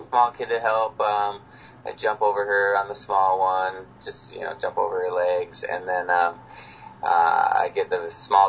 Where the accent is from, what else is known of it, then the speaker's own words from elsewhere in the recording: Minnesota, United States; I'm very easygoing, and I'm from Minnesota, and they call it Minnesota Nice, where you... Yeah, you're just like a very humble person